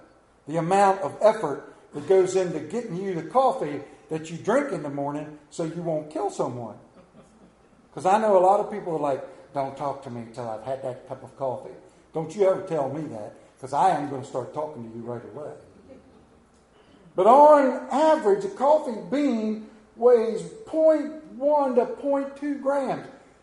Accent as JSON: {"language": "English", "region": "Appalachia", "country": "United States", "said": "it was pointed out to me that I am an Appalachian American. You may call me a hillbilly."}